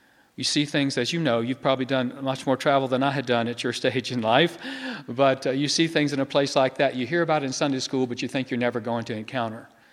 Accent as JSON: {"language": "English", "region": "Virginia", "country": "United States", "tie": "born or raised there", "said": "I grew up in Botetourt County, just outside of Roanoke, down that way from here, about 100 miles down the interstate."}